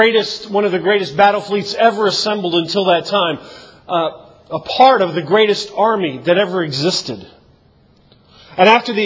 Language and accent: English; Baltimore, Maryland, United States; I grew up in Baltimore.